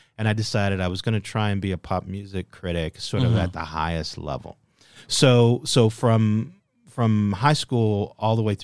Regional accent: Gary, Indiana, United States; We grew up together in Gary, and we played together when we were at Indiana University together.

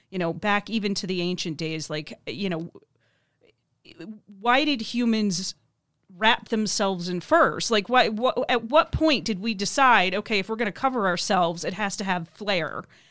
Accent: Sarasota, Florida, United States; No. I am originally from Sarasota. I'm a Florida girl.

